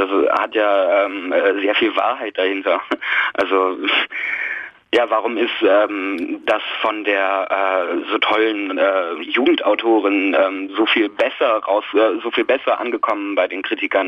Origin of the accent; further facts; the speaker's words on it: Oldenburg, Lower Saxony, Germany; Aber wir haben hier in Oldenburg, wo ich herkomme